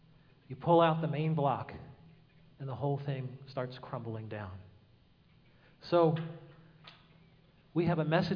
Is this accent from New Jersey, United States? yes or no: yes; Manahawkin, New Jersey, United States; I'm like, yeah, I'm from Manahawkin. He says, did you go to Southern Regional High School? I'm like, yeah, I went to Southern Regional High School.